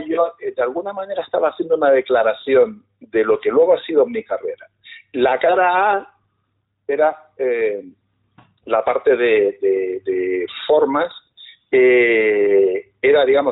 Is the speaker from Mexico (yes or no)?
no; Canary Islands, Spain; also born or lived in England / Valencia; Se inició primero estando aquí en Canarias, porque yo nací en Inglaterra, pero a los 22 días de nacer ya salí de allí, porque mis padres ya, fue voluntariamente para abrir una sucursal bancaria en Londres, uh-huh, y después de 10 años pues ya se volvieron